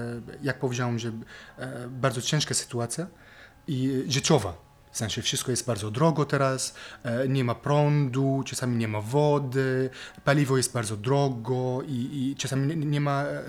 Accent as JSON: {"language": "Polish", "town": "Damascus", "region": "Damascus Governorate", "country": "Syria", "second_language": "Polish", "moved": "as an adult", "lives_now": "Kraków, Poland", "said": "Jestem z Syrii. Przyjechałem tutaj na studia już 13 lat temu. I bo jak byłem w Syrii, jestem z Damaszku."}